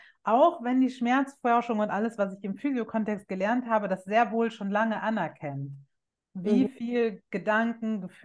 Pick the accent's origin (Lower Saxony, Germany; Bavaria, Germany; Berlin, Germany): Bavaria, Germany; Ich bin in Bayern auf dem Land groß geworden